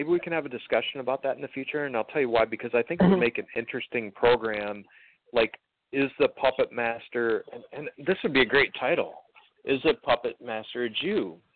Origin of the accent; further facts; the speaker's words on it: South Dakota, United States; I'm from South Dakota originally